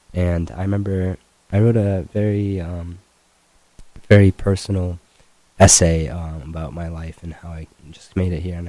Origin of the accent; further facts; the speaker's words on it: Jordan; That was the only thing I knew growing up in Jordan.